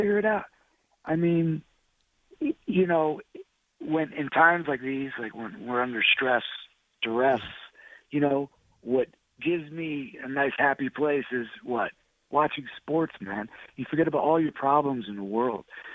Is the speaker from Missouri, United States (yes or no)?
no; Bronx, New York, United States; So I grew up in the 70s and 80s. In the South Bronx.